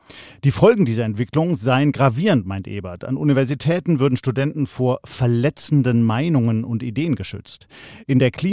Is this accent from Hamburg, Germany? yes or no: no; Baden-Württemberg, Germany; born there; ich bin gebürtiger Schwabe, aber meine Mutter kommt aus Hessen.